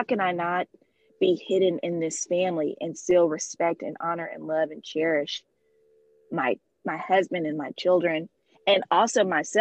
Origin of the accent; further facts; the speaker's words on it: California, United States; So we're from California. So I've lived on the West Coast. Okay. I've lived in the South. I've never lived on the East Coast.